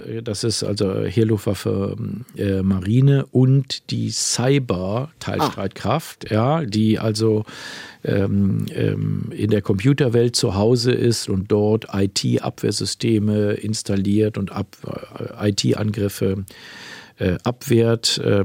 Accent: North Rhine-Westphalia, Germany; Ich komme aus der Gegend von Aachen.

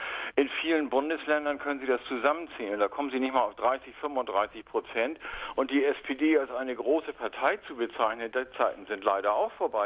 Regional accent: Hamburg, Germany; Ja, schönen guten Abend. Ich komme aus Hamburg

